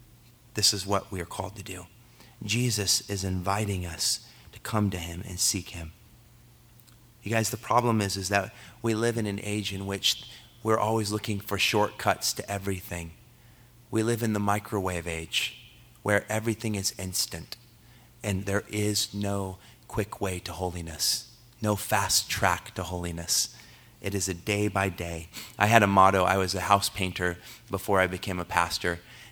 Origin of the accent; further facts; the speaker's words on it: Longview, Washington, United States; where I'm from, Longview, Kelso. I came from Longview, Kelso. And it is a pretty sketchy town.